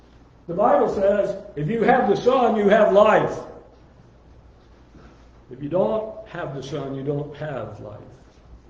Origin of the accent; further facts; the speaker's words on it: Tampa, Florida, United States; Some of you asked me this morning where I was raised. I was raised in Tampa, Florida.